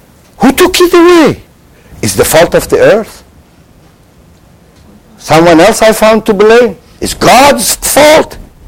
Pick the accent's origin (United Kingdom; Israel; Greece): Israel; Katamon, Jerusalem District; I saw this with, I'm a boy from Katamon. It was close to the Kfar of Arabim.